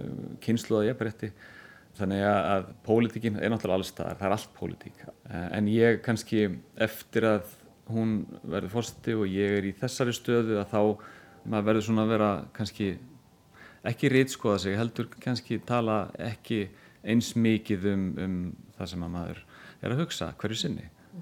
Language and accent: Icelandic; Grindavík, Southern Peninsula, Iceland; ég ólst upp í Grindavík, náttúrulega mikið sjávarþorp